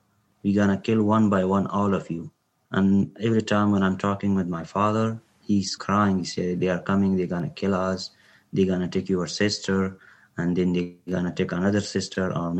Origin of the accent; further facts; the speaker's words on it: Kabul, Afghanistan; English is a second language; I grew up in Kabul, and I go to my job in Kandahar.